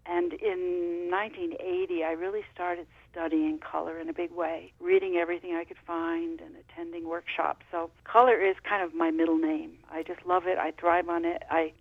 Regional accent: New York, United States; I can remember as a child growing up in the Adirondack Mountains, where we have hundreds of lakes and mountains and wonderful landscapes.

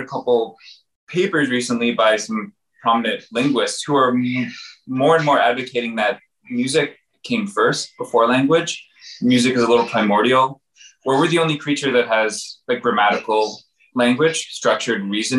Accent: Toronto, Ontario, Canada; where I grew up in Ontario, especially in Toronto at the time, wasn't lovely.

